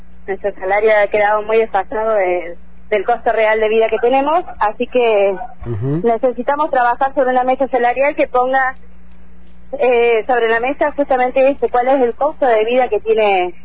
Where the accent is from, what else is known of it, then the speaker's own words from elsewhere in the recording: Choele Choel, Río Negro, Argentina; Sí, soy de Chorechuel, de la seccional Valle Medio, nacida, criada.